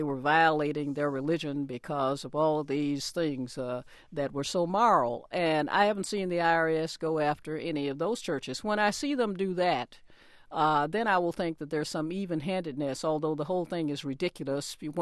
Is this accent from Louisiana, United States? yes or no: no; Nashville, Tennessee, United States; including my hometown of Nashville and church that some of my family attend